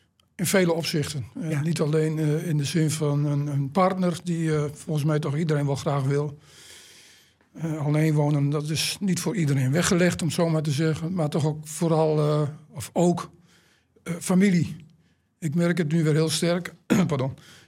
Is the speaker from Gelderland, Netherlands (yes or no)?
no; Hoogeveen, Drenthe, Netherlands; also born or lived in Weststellingwerf; Hoogeveen, waar ik opgegroeid ben. Ik ben er niet geboren. Ik ben in Westellingwerf geboren. Maar toen ik 1,5 jaar was, gingen mijn ouders naar Hoogeveen.